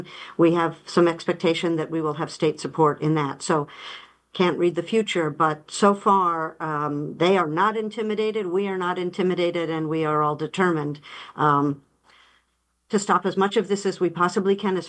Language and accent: English; California, United States; I do so far, and I'm so proud of being a Californian